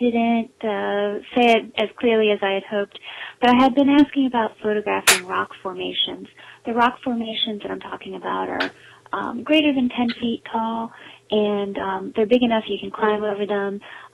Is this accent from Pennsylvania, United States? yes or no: yes; Pittsburgh, Pennsylvania, United States; I'm from Pittsburgh, Pennsylvania.